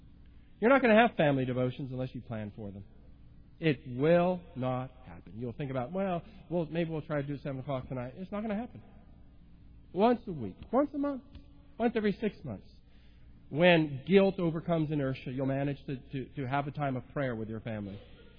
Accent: California, United States; lots of activity growing up in Southern California

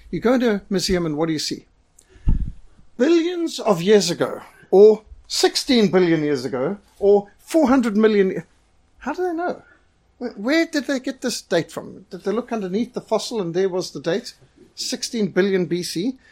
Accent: Zimbabwe; I lived in Rhodesia. I was brought up in Rhodesia. I have visited Zimbabwe many times.

